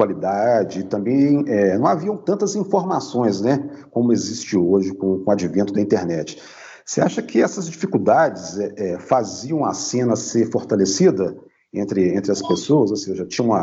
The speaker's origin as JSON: {"language": "Portuguese", "town": "Belo Horizonte", "region": "Minas Gerais", "country": "Brazil", "said": "Como eu sou de BH"}